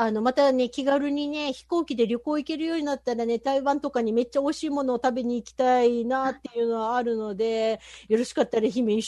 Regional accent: Kyushu, Japan; 私、生まれも育ちも九州なんですけれども

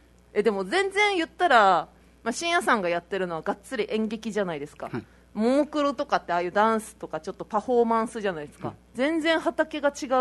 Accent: Saitama, Japan; まあ、埼玉です。

